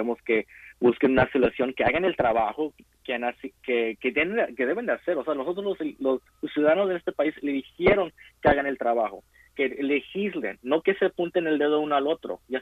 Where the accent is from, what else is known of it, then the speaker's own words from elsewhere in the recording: Georgia, United States; los senadores aquí en el estado de Georgia, porque yo soy de Georgia.